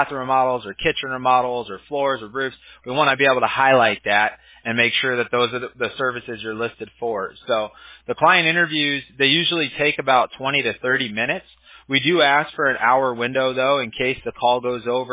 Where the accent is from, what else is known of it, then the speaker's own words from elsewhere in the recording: Costa Mesa, California, United States; also born or lived in Big Bear, United States; I was raised going in Costa Mesa, actually, in California, and then also in Big Bear, California, in the mountains.